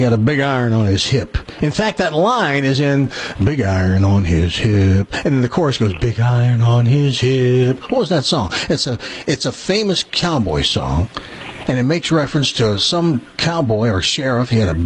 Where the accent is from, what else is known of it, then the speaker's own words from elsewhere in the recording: the South, United States; I heard it the whole time I grew up in the South.